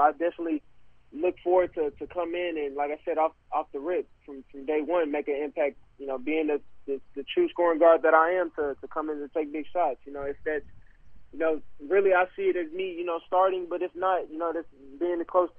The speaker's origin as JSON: {"language": "English", "town": "Arlington", "region": "Texas", "country": "United States", "tie": "born or raised there", "said": "from my hometown, you know, originally being Arlington, Texas, it's not too far away from Mansfield"}